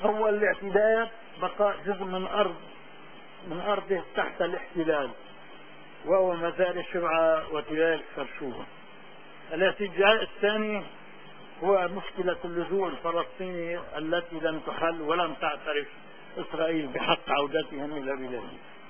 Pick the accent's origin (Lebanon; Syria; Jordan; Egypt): Lebanon; كمواطن لبناني بسيط